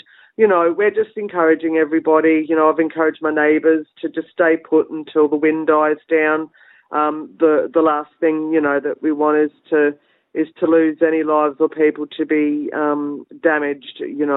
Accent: Australia; now in Labrador, Australia; Hi, I'm my mob's Githabul, Bundjalung, so neighbouring mob of the Gold Coast, Yugambeh language speaking people. So just at the back of Bow Desert, and I live on the northerly side of the Gold Coast in Labrador currently.

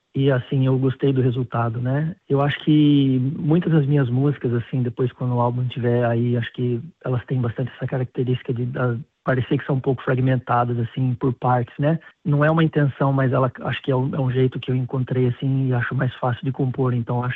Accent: Cesário Lange, São Paulo, Brazil; moved away as an adult; now in Melbourne, Australia; Eu sou do interior de São Paulo, do Brasil, de uma cidade chamada Cesário Lange. Me mudei para Melbourne em 2014.

